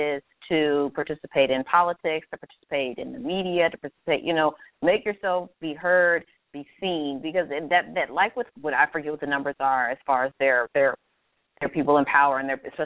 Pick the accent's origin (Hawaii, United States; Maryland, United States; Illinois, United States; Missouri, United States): Maryland, United States; and I'm from Maryland, so I fully well know what DP's talking about